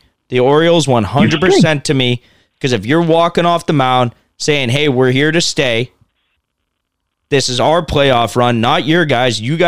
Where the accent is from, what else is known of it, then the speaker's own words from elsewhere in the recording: Canada; We're Canadian. I don't mind a good brouhaha every once in a while.